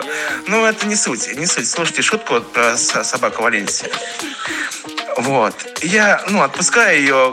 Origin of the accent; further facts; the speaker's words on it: Balashikha, Moscow Oblast, Russia; born there; Я сам родился в Балашихе